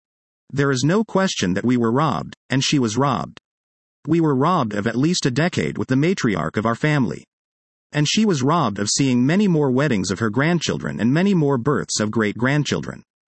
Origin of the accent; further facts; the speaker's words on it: Florida, United States; As children growing up in Florida, my mother often took us to Disney World.